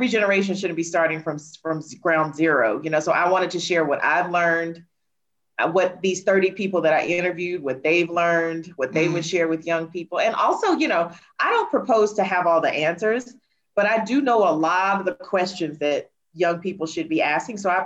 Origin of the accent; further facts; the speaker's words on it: Alabama, United States; accent: Alabama; now in Johannesburg, South Africa; So my accent is from Alabama in the United States, but my body is physically located in Morningside.